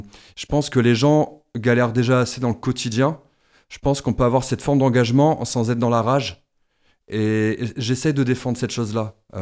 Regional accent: Vitry-en-Artois, Hauts-de-France, France; also born or lived in Douai; Je suis né à Douai, mais j'ai vécu quand même plus de 20 ans à Vitry, donc ça me fait toujours un peu bizarre de revenir sur ce que je considère toujours au-delà juste du Pas-de-Calais et du Nord, un peu sur mes terres d'enfance.

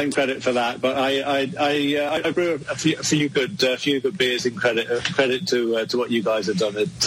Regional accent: United Kingdom; I came over with my family. I'm a Brit from the UK.

